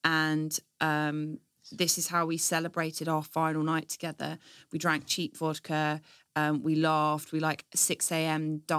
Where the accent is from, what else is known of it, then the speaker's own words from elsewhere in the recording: Stanmore, London, United Kingdom; No, I grew up in Stanmore.